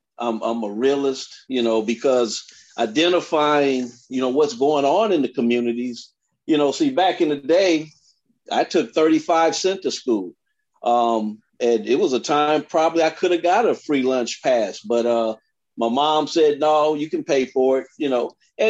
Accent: Compton, California, United States; I grew up in Compton, we had flag football systems that were like unbelievable, and everybody played

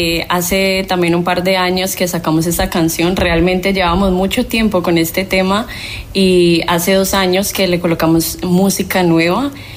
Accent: Valle del Cauca, Colombia; Soy de un pueblo muy hermoso, diría yo, el corregimiento más grande de Colombia, el corregimiento que endulza Colombia, porque allí hay dos industrias muy conocidas que son Colombina y Río Paila.

